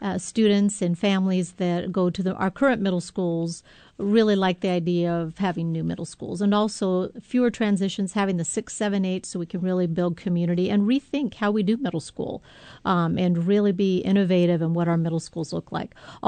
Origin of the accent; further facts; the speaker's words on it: Spokane, Washington, United States; also born or lived in Virginia; Well, I do know, I'm from Spokane, so I came back home. But when I was in Virginia, very popular lacrosse.